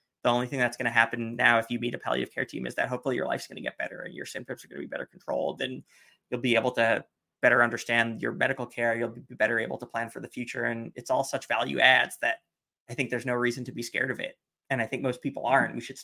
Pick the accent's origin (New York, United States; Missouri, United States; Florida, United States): New York, United States; I grew up in New York and would see them on holidays and we'd talk a lot